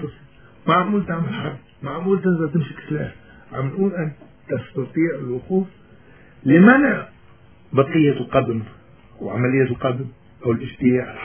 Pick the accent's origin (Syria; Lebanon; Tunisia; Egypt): Lebanon; كمواطن لبناني بعيش بالقرن 21